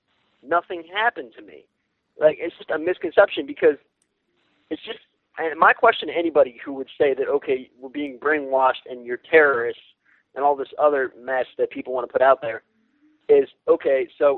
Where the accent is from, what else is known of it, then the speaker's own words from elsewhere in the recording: United States; Now, you know, I'm American, and it was Ramadan.